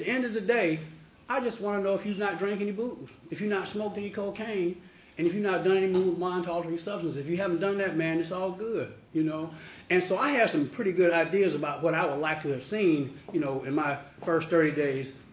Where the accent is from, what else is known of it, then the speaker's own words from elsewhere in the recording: Atlanta, Georgia, United States; I'm just a drunk and a crackhead from the west side of Atlanta. And I grew up in the Adamsville area. And I did a lot over on that side of town.